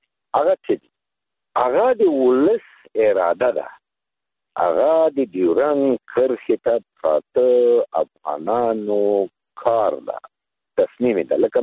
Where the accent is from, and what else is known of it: Afghanistan